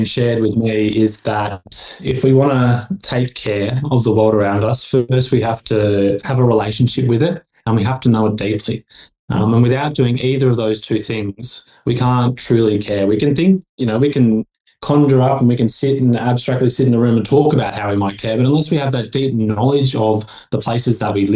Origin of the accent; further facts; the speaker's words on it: Alice Springs, Northern Territory, Australia; now in Canberra, Australia; And I think back to my experiences back growing up in Alice Springs, like to me that place still grounds me and still is part of who I am.